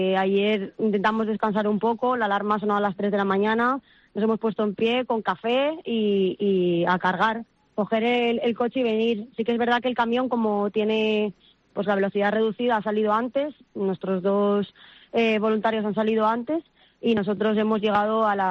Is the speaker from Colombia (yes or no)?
no; Valencian Community, Spain; now in Almería, Spain; Yo soy valenciana, pero al final Almería es mi ciudad ahora mismo, donde llevamos tiempo viviendo